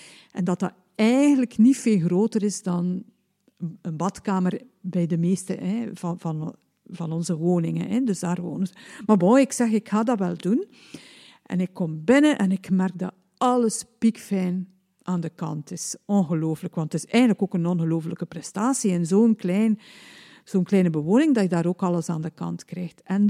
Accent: West Flanders, Belgium; Ik heb al gezegd dat mijn ouders kleine zelfstandigen waren. Ik ben ook opgegroeid in West-Vlaanderen, waar de reputatie, en het is ook zo dat mensen hard werken.

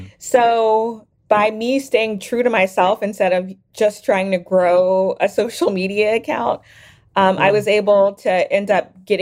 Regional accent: Louisiana, United States; I'm from Louisiana, so of course, that's where I started.

